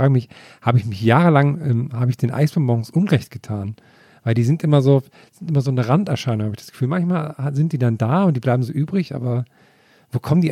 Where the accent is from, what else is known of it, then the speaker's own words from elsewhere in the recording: Thuringia, Germany; So viel zu meiner Kindheit in Thüringen.